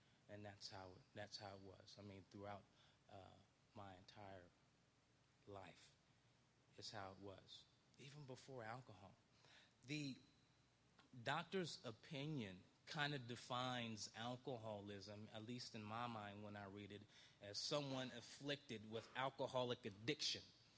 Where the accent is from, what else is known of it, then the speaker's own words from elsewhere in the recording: Stockton, California, United States; I grew up in Stockton, California.